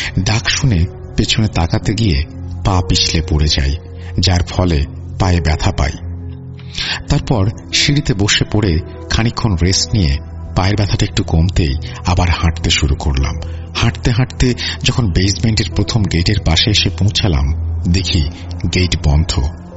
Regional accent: Narsingdi, Dhaka Division, Bangladesh; moved away as an adult; now in Jeddah, Saudi Arabia; আমার বাড়ি ঢাকা বিভাগে নরসিংদী জেলার খোরাসানে। বর্তমানে আমি সৌদি আরবের জেদ্দার বাস্কিন রবিন্স আইসক্রিম কোম্পানিতে একটি আইসক্রিম পার্লারের ব্রাঞ্চ ম্যানেজার হিসেবে নিযুক্ত আছি।

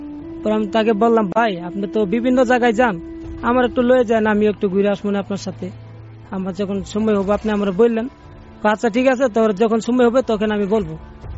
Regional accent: Dhaka, Dhaka Division, Bangladesh; আমি রামপুরা বনশ্রী থেকে এসেছি।

